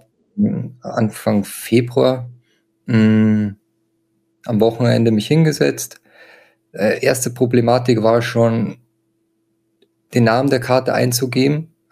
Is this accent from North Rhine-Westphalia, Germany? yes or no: no; Bavaria, Germany; Das ist bei uns in Bayern ist das so ein bisschen anders